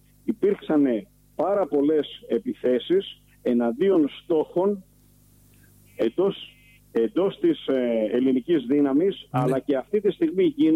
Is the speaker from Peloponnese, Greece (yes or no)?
yes; Areopoli, Peloponnese, Greece; κατάγομαι από την Αρεόπολη Λακωνίας